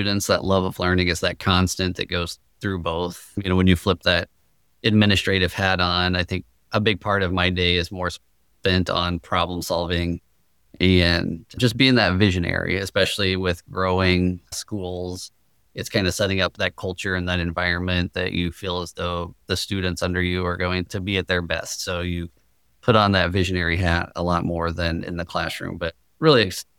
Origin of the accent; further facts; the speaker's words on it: Seymour, Indiana, United States; I grew up in Seymour, Indiana. We had a very large Lutheran school there, and it was really neat.